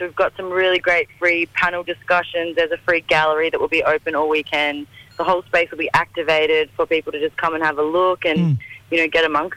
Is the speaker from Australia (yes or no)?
yes; Darwin, Northern Territory, Australia; I'm from Darwin. I grew up here. My family's from just out of Darwin, but also from Moa Island and the Wolsuthi people in Cape York.